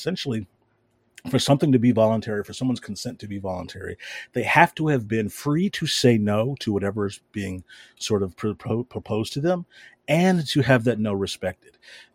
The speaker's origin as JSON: {"language": "English", "region": "the South", "country": "United States", "tie": "born or raised there", "said": "And I grew up down here in the South."}